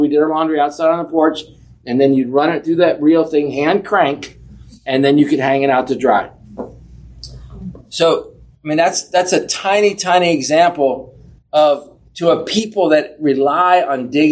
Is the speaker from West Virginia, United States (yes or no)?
yes; West Virginia, United States; also born or lived in Massachusetts; The first house we lived in West Virginia, when we moved from Massachusetts to West Virginia, they had no running drinking water.